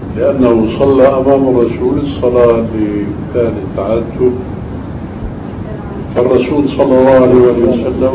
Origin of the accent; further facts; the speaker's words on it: Damascus, Damascus Governorate, Syria; فهم رجل في الأخير أنه صلاته كما يقول عندنا في دمشق فشل، يعني ما هي صحيحة.